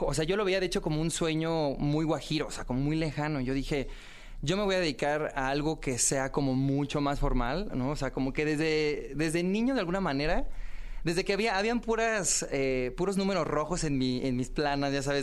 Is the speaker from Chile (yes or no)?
no; Puebla, Mexico; also born or lived in State of Mexico; Nací en el Estado de México, pero a los 4 meses me fui a vivir a Puebla por cambios de la vida y de mi familia. Y entonces la mitad de mi vida la viví en Puebla.